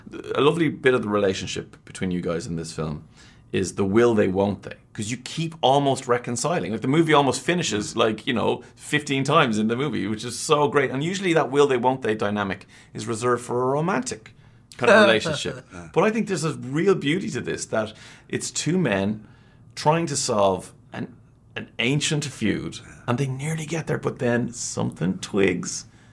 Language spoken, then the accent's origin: English; Ireland; you can see things as an Irish person